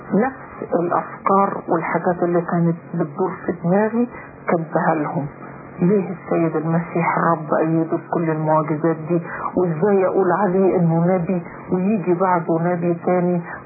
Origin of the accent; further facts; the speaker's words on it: Egypt; moved away as an adult; now in Netherlands; أول ما وصلت هولندا وقعدت أنا هربت من مصر.